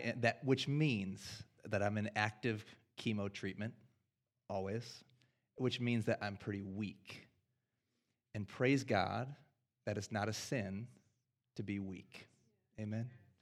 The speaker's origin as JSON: {"language": "English", "town": "Sioux Falls", "region": "South Dakota", "country": "United States", "tie": "born or raised there", "also_born_or_lived": "Southern California / Idaho", "said": "and now I'm planting a church in my hometown in Sioux Falls, South Dakota, and this is my first time back in 15-ish years"}